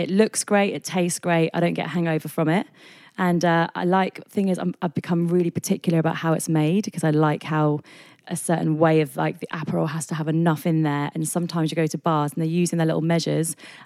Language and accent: English; Southampton, South East England, United Kingdom; now in London, United Kingdom; I'm from Southampton, so 2 hours out of London.